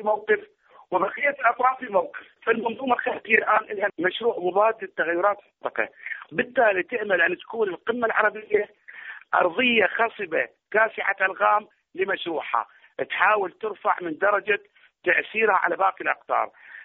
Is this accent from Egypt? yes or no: no; Iraq; احنا كعراقي